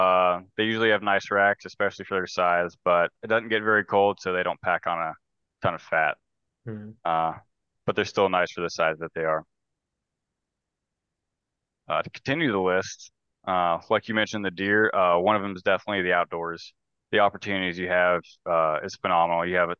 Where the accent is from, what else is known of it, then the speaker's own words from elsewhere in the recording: Alabama, United States; So I grew up in Alabama all 18 years of my life before I joined the Marine Corps.